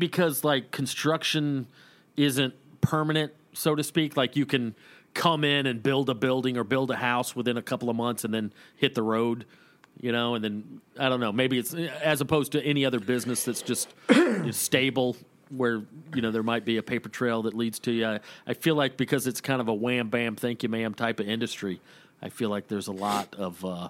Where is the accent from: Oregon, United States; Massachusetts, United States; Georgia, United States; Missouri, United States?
Georgia, United States; Woodstock; When I grew up in Woodstock, Georgia, before I moved up to Waleska, I spent probably ages 4 through 12 in Woodstock, Georgia.